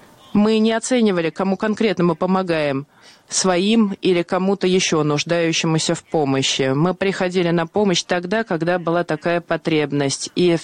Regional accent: Ukraine; когда мы, украинцы, эвакуировали из Афганистана более 1000 человек за свой счет

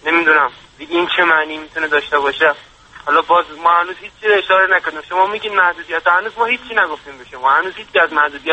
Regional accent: Afghanistan; now in Tehran, Iran; من چون افغانی هستم حق تحصیل ایرانی رو ندارم

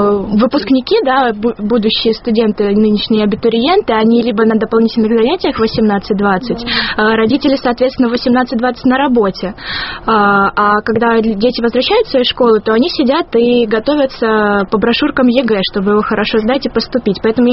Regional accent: Sochi, Krasnodar Krai, Russia; Я из Сочи, да.

